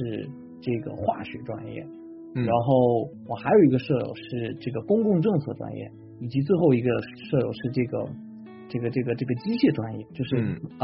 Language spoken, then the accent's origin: Chinese; Xiamen, Fujian, China; now in Seattle, United States; 然后我来自中国福建厦门，对，然后 来到西雅图呢，就是来到 UW